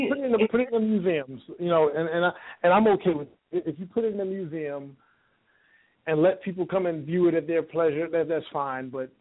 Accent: Texas, United States; born there; I was born in Texas, but when I moved to Atlanta, you know, I wasn't as exposed.

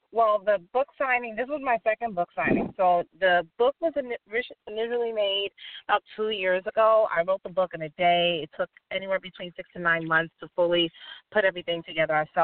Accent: Suffern, New York, United States; I'm originally from Suffern, New York.

